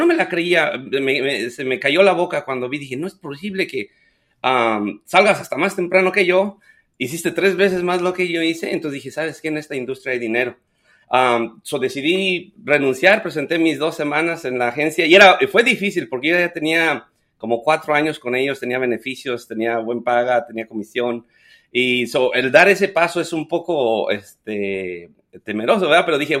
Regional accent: Ucareo, Michoacán, Mexico; now in United States; Soy originario de Michoacán. El pueblo se llama Ucareo. Es un pueblo bien chiquito. Se especializa en la producción de peras. So, es una región de peras muy cerca al santuario de la mariposa monarca. Wow. Me moví para Estados Unidos en el 2004.

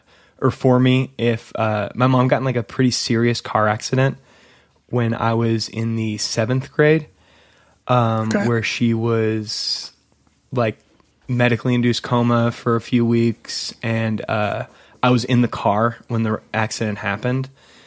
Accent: Louisville, Kentucky, United States; Yes, always lived in Louisville.

